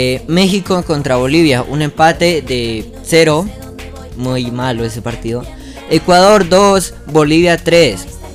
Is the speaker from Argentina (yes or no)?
no; Colombia; como soy colombiano